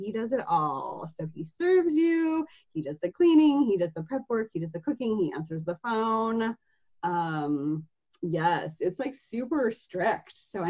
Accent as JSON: {"language": "English", "town": "Seattle", "region": "Washington", "country": "United States", "said": "so I'm from Seattle. I live in Seattle and stuff."}